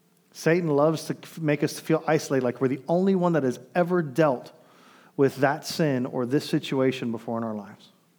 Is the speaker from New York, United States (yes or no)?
no; Miami, Florida, United States; Growing up in the culture I grew up in Miami